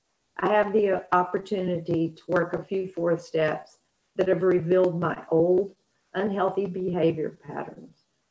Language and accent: English; Norway; I went back to Norway, started an NA meeting in my hometown